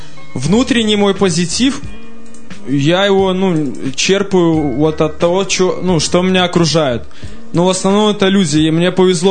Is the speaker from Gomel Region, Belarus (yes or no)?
yes; Gomel, Gomel Region, Belarus; also born or lived in Minsk; То есть это мой родной город, который я никогда не забываю, потому что родители оттуда, и то есть вся моя родня оттуда, и я там прожил какое-то определенное количество времени. То есть считаю свой город Гомель своим родным городом